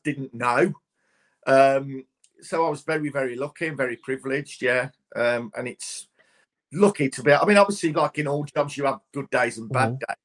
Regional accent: Norton Canes, West Midlands, United Kingdom; the West Midlands, and that's where I'm from. I mean, I'm not a Brummie. I mean, I was born in the house in Norton Keynes near Cannock. My dad was from Cannock. My mum's from Wensbury. Mm-hmm. So my accent's all over the shop, really.

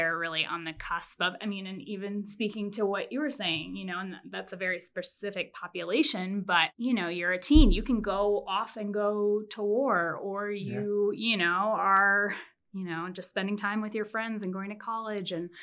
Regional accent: Maryland, United States; That was where I grew up in Maryland.

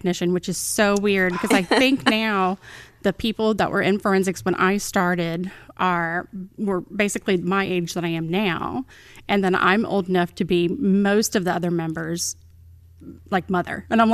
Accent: Williamsburg, Virginia, United States; also born or lived in Newport News; I actually grew up in Williamsburg, did all my schooling there, and then my senior year of high school, my mom, we had moved down here to Newport News

